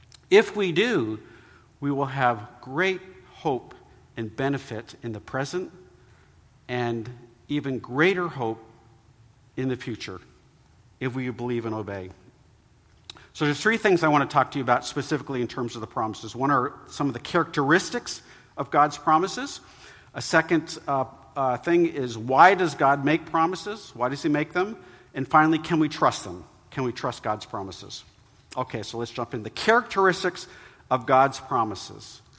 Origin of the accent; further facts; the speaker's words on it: Vermont, United States; And so when I was growing up in Vermont, when I was a young boy, probably about 6 years old